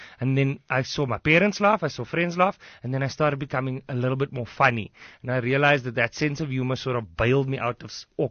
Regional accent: Henke, Eastern Cape, South Africa; I'm from Henke, sorry.

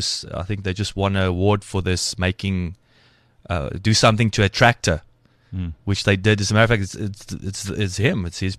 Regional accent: Welkom, Free State, South Africa; I grew up in Welkom, learned to fight there.

